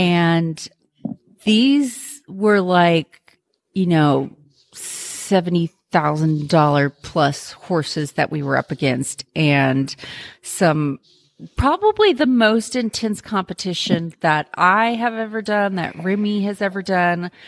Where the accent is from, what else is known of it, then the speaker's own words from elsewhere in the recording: Kemp, Texas, United States; from Kemp, Texas.